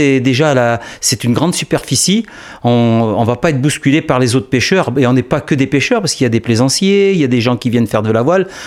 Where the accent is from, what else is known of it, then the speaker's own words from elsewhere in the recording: Nouvelle-Aquitaine, France; je suis originaire de la Creuse